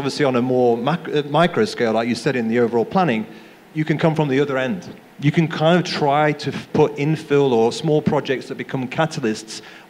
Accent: England, United Kingdom; moved away; I'm English, I came from the UK, I was studied in there and relocated here.

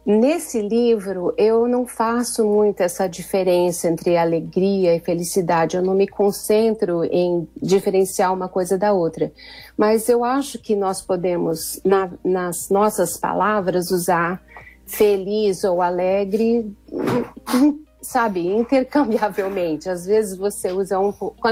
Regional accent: Campinas, São Paulo, Brazil; eu sou natural de Campinas, São Paulo. Eu cresci numa família cristã. Aos 14 anos eu já me comprometi com Cristo.

